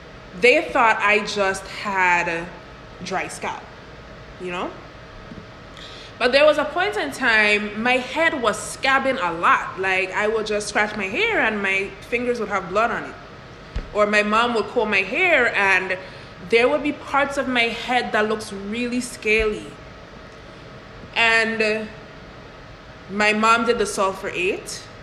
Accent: U.S. Virgin Islands; as great as it was growing up in the Virgin Islands

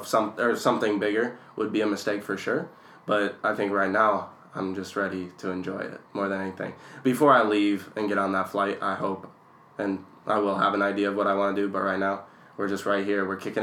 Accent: Anoka, Minnesota, United States; I have, yeah. I'm born and raised in Minnesota.

